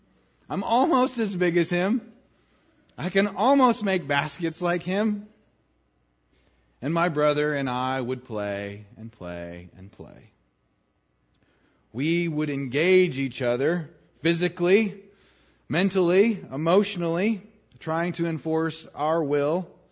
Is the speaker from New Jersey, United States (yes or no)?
no; Wyoming, United States; Remember, I'm from Wyoming.